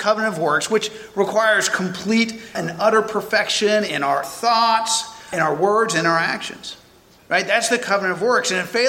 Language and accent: English; Georgia, United States; moved away; Just like I grew up in Georgia, and I now no longer live in Georgia